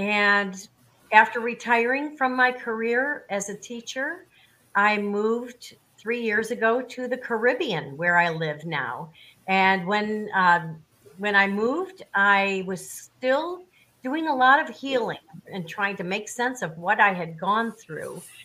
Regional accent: Illinois, United States; also born or lived in Miami, Florida; I was born in Miami, Florida, and shortly thereafter, our family moved to the northern suburbs, the North Shore suburbs of Chicago, Illinois, in the USA. And that is where I spent most of my life, was in the Chicago suburbs.

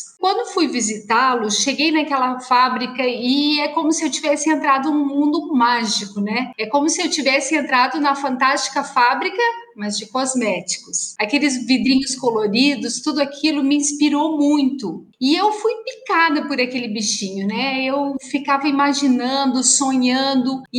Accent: Vacaria, Rio Grande do Sul, Brazil; Bom, eu sou gaúcha, eu sou da Serra Gaúcha, de uma cidade chamada Vacaria.

